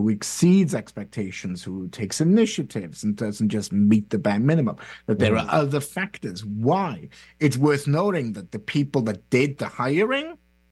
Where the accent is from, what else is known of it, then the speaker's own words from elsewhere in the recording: Wales, United Kingdom; As a Welshman, I'm not going to comment on this sheep's beauty anymore.